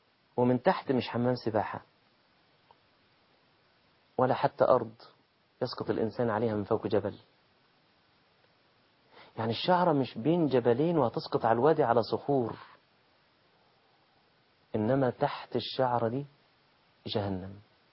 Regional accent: Egypt; also born or lived in Taif, Saudi Arabia; باللغة بتاعتنا كمصريين

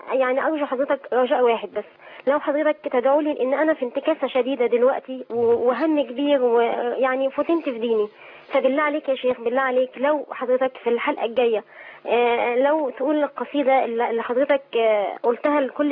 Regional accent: Faiyum Governorate, Egypt; وأنا والله يا شيخ ما بقيت أفتخر إن أنا من الفيوم

